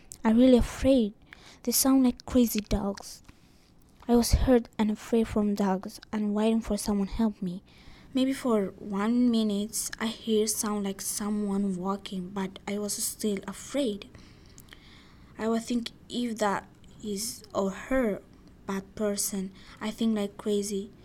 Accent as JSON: {"language": "English", "country": "Egypt", "second_language": "English", "said": "I'm from Egypt. I am 15 years old. I love to climb so much. I was 12 years old. I was living in Egypt."}